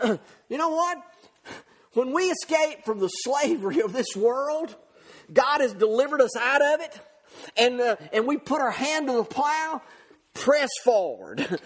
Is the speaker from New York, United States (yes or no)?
no; Mississippi, United States; There used to be where I grew up down in Mississippi, people, land wasn't flat.